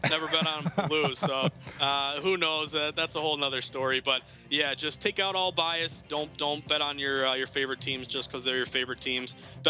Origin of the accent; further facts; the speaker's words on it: Massachusetts, United States; born and raised in Massachusetts, my dad raised me to be a Red Sox, Patriots, Bruins, Celts fan.